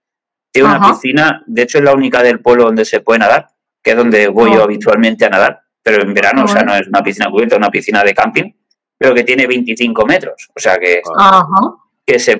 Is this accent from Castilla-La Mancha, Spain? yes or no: yes; Riópar, Castilla-La Mancha, Spain; A ver, yo soy de Riópar